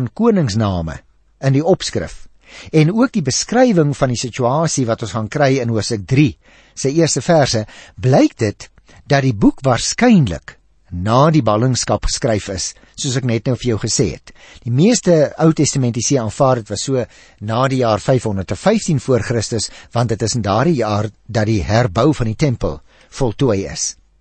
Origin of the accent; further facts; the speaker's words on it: Western Cape, South Africa; ek in die Boland groot geword het en daar kry mens nie regtig sprinkaanpla nie. Maar toe ek my eerste gemeente gekom het in Kroonstad, daar in Kroonenwil Noord